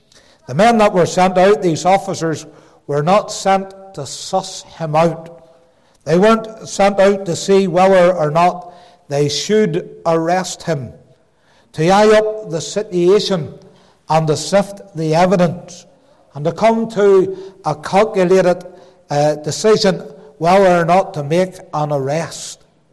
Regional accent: Belfast, Northern Ireland, United Kingdom; accent: Belfast; My Belfast accent shouting at you a little bit tonight

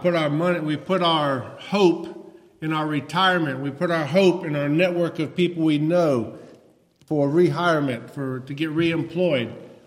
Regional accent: the South, United States; And also, growing up in the South, I'm pretty sure I can fix almost anything with some WD-40 and some duct tape.

